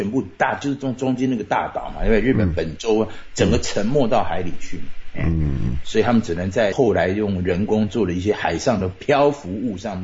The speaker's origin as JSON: {"language": "Chinese", "region": "Taipei", "country": "Taiwan", "said": "台湾，你看小贝就是从台湾的北部，我是台北人啊。"}